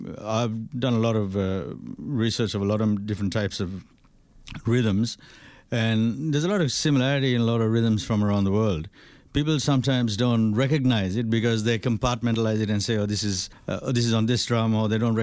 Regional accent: Sri Lanka; now in Australia; because growing up in Sri Lanka

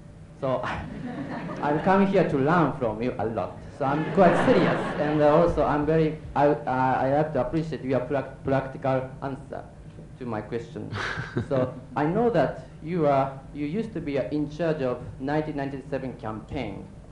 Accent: Japan; English is a second language; now in United Kingdom; I'm from Japan. Right now I'm temporary student at LSE

